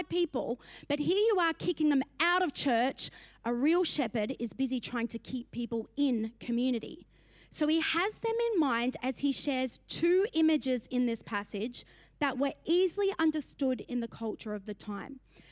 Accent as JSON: {"language": "English", "town": "Brisbane", "region": "Queensland", "country": "Australia", "said": "I'm from Brisbane. I actually know exactly where I am."}